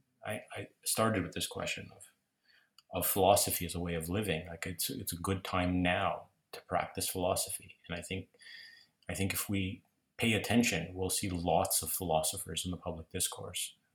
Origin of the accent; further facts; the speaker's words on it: Scarborough, Ontario, Canada; first language Greek; English is a second language; So identity growing up in Scarborough as a kid who comes from a place that has very complicated discussion about civic identity or even ethnicity is complicated.